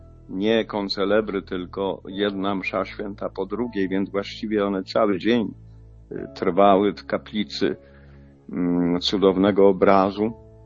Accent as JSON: {"language": "Polish", "town": "Gdynia", "region": "Pomeranian Voivodeship", "country": "Poland", "said": "bo ja z Gdyni pochodzę."}